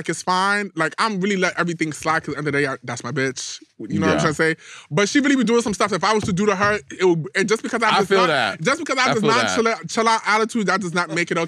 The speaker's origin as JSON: {"language": "English", "country": "Ghana", "said": "I'm Ghanaian."}